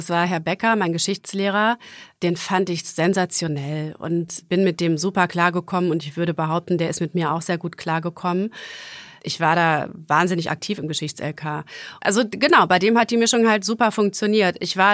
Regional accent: Gütersloh, North Rhine-Westphalia, Germany; Ich komme aus Gütersloh. Gütersloh ist eine reiche Stadt. Bertelsmann sitzt da, Miele sitzt da.

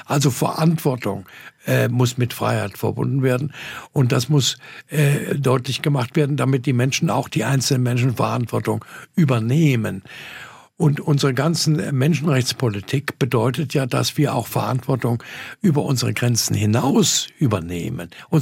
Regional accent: Dresden, Saxony, Germany; in Dresden zum Beispiel, meiner Heimatstadt

